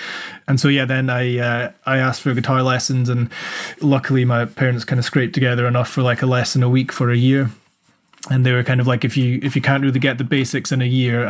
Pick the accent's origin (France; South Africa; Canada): South Africa; also born or lived in Scotland; So I was born in Scotland, and then before I was a year old, I moved out to South Africa, and I actually lived there until I was about 7 or 8.